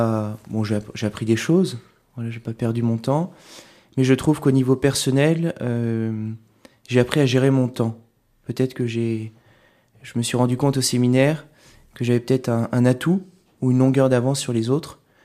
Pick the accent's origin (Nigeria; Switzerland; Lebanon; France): France; Dreux, Centre-Val de Loire; born there; je suis né à Dreux et j'ai fait ma scolarité dans l'enseignement catholique à l'Institut Saint-Pierre-Saint-Paul.